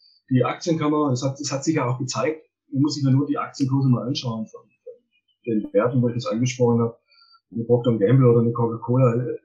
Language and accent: German; Baden-Württemberg, Germany; accent: Swabian; also ich bin ja ein Schwabe, wie man wahrscheinlich aushört.